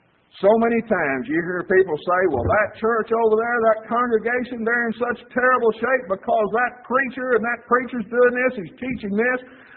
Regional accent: Texas, United States; I'm from Texas. But brethren, there's goofiness coming out of there that I don't want to associate with Texas.

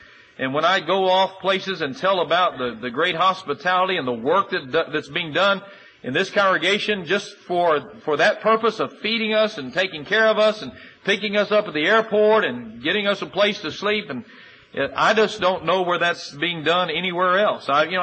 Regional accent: Michigan, United States; In fact, a few of us, I'm from Michigan, and myself, begin to think

